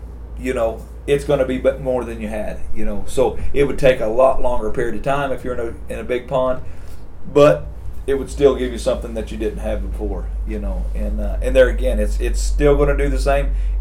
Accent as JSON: {"language": "English", "region": "Missouri", "country": "United States", "tie": "born or raised there", "said": "You know, I grew up in Southwest Missouri, and I grew up on a farm."}